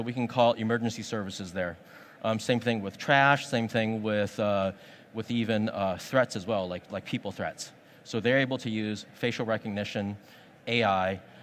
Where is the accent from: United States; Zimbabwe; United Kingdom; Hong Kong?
Hong Kong; English is a second language; the reason why I came here from Hong Kong was to learn a little bit more about what's happening in North America